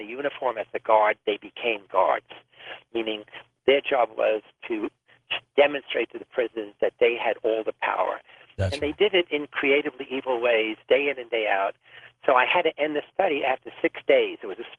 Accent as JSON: {"language": "English", "town": "Bronx", "region": "New York", "country": "United States", "tie": "born or raised there", "said": "I grew up in poverty in the South Bronx, in the inner-city ghetto, South Bronx"}